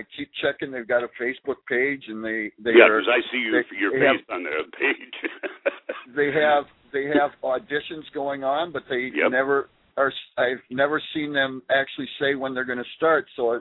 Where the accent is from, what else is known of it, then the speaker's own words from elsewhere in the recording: Australia; I am an Australian person.